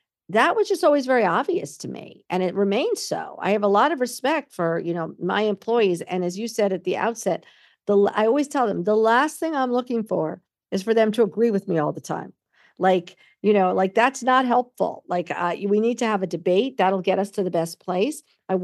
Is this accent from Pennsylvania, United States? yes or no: no; East Hampton, New York, United States; and I grew up on Lily Pond Lane. And this is a very, very, very beautiful part of East Hampton, basically on the beach.